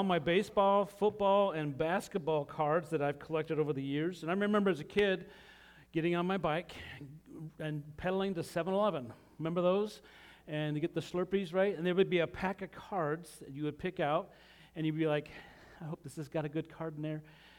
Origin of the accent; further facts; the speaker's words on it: Utah, United States; Now, I'm from Utah, and John Stockton was a Utah Jazz player, so growing up, he was, like, amazing.